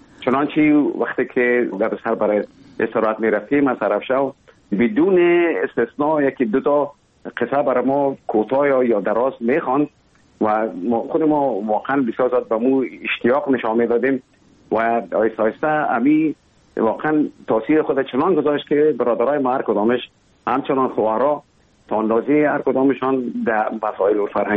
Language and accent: Persian; Kabul, Afghanistan; born there; اصلا زادگاه من کابل است، ولی همونطور که گفتم زیاد ما در دیگه ولایت هم بودیم